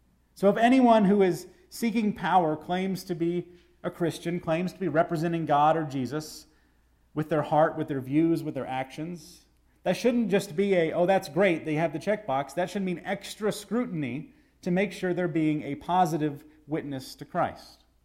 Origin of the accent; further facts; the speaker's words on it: Texas, United States; This reminds me, being a Texan, that when the first settlers came from the United States into what was then Mexico